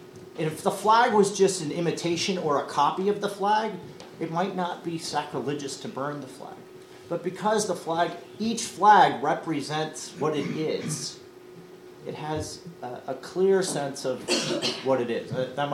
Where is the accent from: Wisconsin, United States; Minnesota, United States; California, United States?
Minnesota, United States; No, I'm from, well, not I'm from Minnesota, but I grew up in the United States till my whole life.